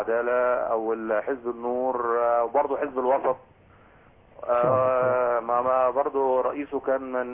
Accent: Egypt; أنا مواطن مصري عادي خالص

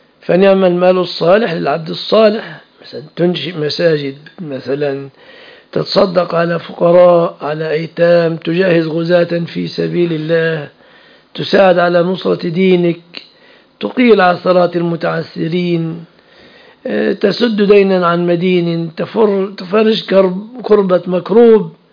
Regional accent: Egypt; في بلادنا مصر نادر.

